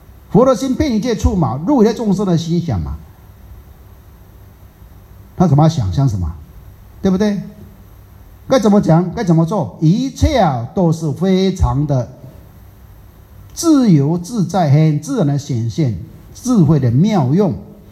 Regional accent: Taiwan; 不要像我们台湾人讲的啊，给点塞脸呐

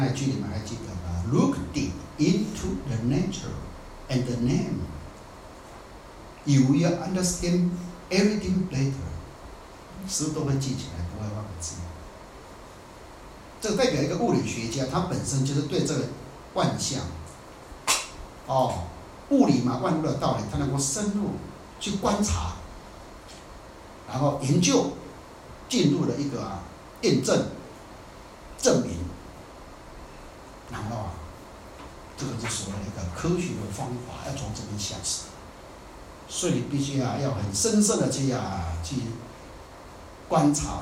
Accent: Taiwan; 我们台湾人讲的啊，我们家己保较袂超车啦，你听过无？

